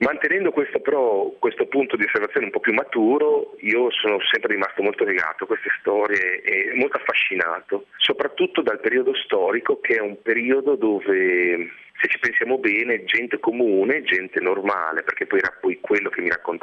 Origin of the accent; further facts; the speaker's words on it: Emilia-Romagna, Italy; siamo cresciuti tutti in Emilia, zone molto radicate con una cultura molto forte